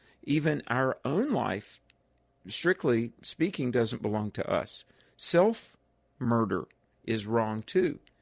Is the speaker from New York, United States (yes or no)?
no; North Carolina, United States; In my home state of North Carolina, okay, North Carolina is a place of thousands of churches